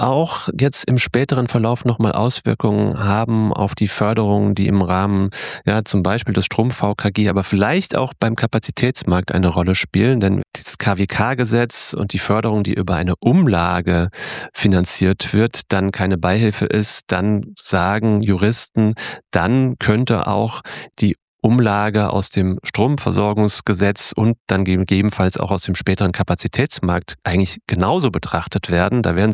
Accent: Rhineland-Palatinate, Germany; born there; Als gebürtiger Pfälzer fahre ich wohin?

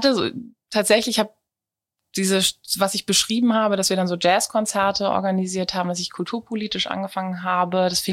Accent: Berlin, Germany; Ich bin gebürtige Berlinerin, war dann fürs Studium, wie vorhin schon gesagt wurde, ziemlich viel weg

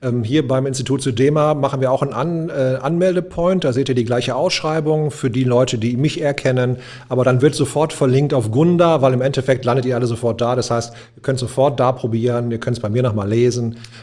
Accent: North Rhine-Westphalia, Germany; Wir kommen aus dem Ruhrpott.

